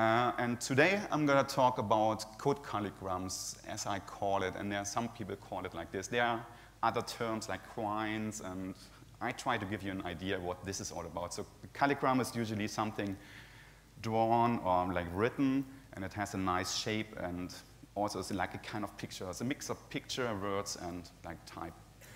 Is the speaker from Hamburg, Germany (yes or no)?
yes; Hamburg, Germany; English is a second language; I'm from Hamburg.